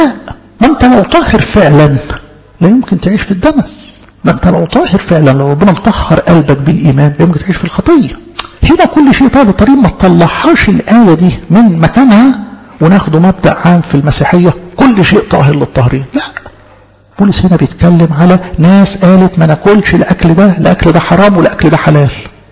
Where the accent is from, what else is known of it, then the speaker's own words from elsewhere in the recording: Egypt; السنة اللي بتميزنا احنا كمصريين الهدوء والاستكانة